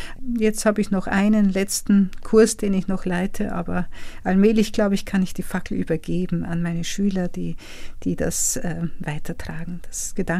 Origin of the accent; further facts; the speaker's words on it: Vienna, Austria; also born or lived in Germany; Ja, ich bin Wienerin und mein Mann ist auch Österreicher. Und wie wir in Ruhestand gegangen sind, sind wir einfach in die Heimat zurückgezogen. Es ist immer irgendwie unsere Heimat geblieben